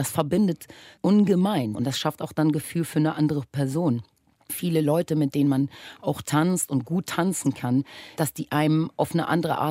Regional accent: Germany; born or raised there; also born or lived in Caribbean

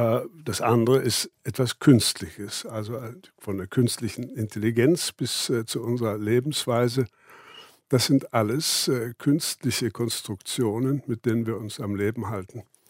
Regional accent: Berlin, Germany; ich bin ja aus Berlin

